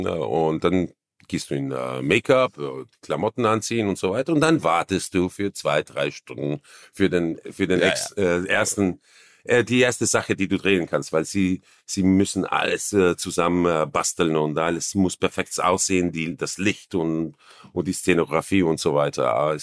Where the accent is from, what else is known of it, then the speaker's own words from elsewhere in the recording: Vienna, Austria; accent: Viennese; Ich brauche sehr viel Fokus, dass ich nicht in meinen Wiener Akzent gehe